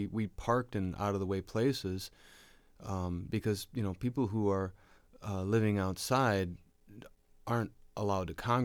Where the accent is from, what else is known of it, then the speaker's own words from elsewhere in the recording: Austin, Minnesota, United States; I grew up in Austin, Minnesota, which is a small town in southern Minnesota, and then moved to Minneapolis in the 80s.